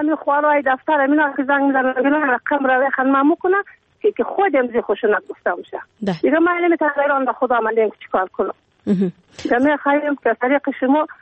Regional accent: Uruzgan, Afghanistan; ما هم یک زنی افغانم ما هم افغانستانم

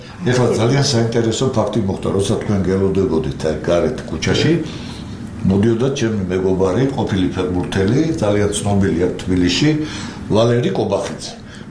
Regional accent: Racha-Lechkhumi and Kvemo Svaneti, Georgia; მეც რაჭიდან ვარ

